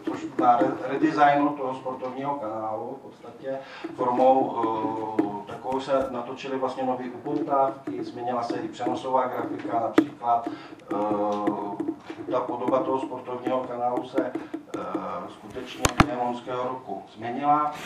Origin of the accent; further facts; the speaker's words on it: Ostrava, Moravian-Silesian Region, Czechia; jako Ostravák samozřejmě se pravidelně účastním festivalu